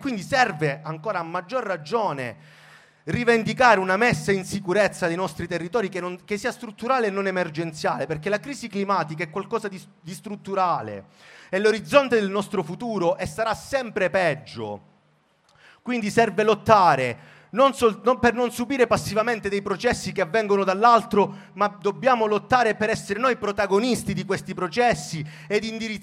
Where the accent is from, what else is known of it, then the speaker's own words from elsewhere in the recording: Corigliano Calabro, Calabria, Italy; io sono di Corigliano Calabro, oggi Corigliano Rossano, la mia zona è stata una di quelle più colpite dal ciclone Ulrike, con l'esondazione del Crati.